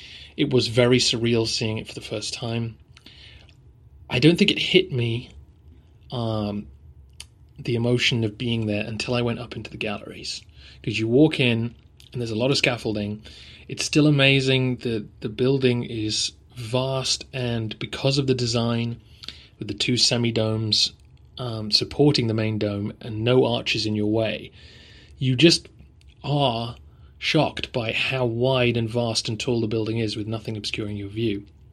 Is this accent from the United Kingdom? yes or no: yes; England, United Kingdom; This is partly being English and not being used to the heat